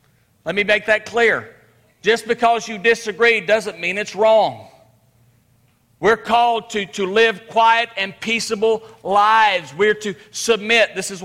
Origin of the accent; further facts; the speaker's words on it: Midland, Texas, United States; It was in my hometown of Midland, Texas, in a little church there in the neighborhood not far from where I grew up.